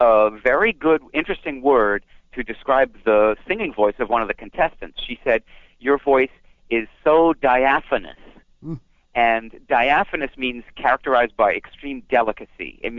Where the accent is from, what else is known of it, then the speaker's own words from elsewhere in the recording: Boston, Massachusetts, United States; And I'm from Boston myself, and here at Merriam-Webster, we're based in Massachusetts, to the west of Boston.